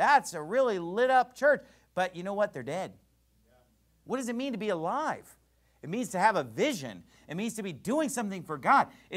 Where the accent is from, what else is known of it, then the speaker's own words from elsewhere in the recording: California, United States; Because our church acts like normal people, okay? Because we're from California, amen?